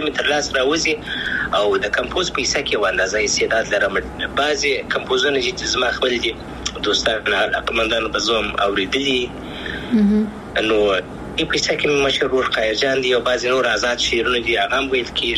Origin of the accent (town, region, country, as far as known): Afghanistan